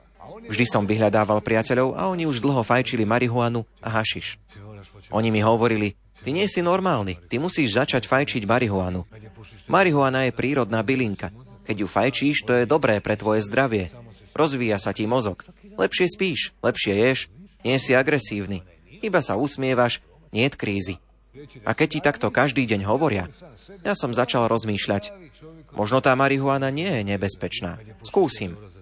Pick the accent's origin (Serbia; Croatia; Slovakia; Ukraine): Croatia; Split, Split-Dalmatia County; A u nás v Splite psychiatria je na prízemí.